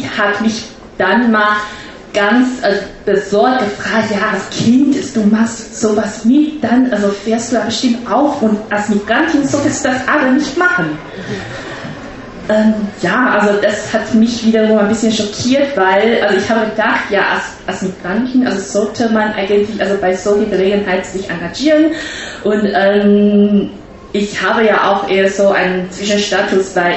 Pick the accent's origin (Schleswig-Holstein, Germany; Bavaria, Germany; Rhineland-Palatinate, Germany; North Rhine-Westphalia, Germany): North Rhine-Westphalia, Germany; Bonn; ich bin ja auch selber Migrantin und ich komme aus Bonn, also Rheinländerin sozusagen.